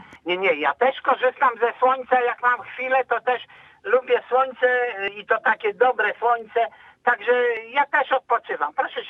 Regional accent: Mierzeszyn, Pomeranian Voivodeship, Poland; Moja rodzinna wieś i proszę Państwa, wczoraj pomagałem rano ustawić pomnik

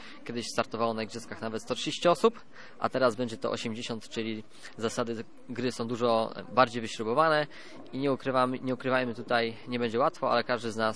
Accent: Wejherowo, Pomeranian Voivodeship, Poland; born there; Urodziłem się w Wejherowie. Całą karierę, że tak powiem, trenuję w Wejherowie

